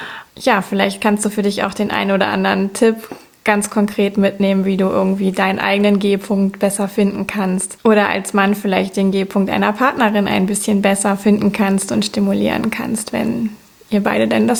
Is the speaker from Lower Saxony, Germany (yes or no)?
no; Cologne, North Rhine-Westphalia, Germany; ich komme aus Köln, arbeite hier als Sexualcoach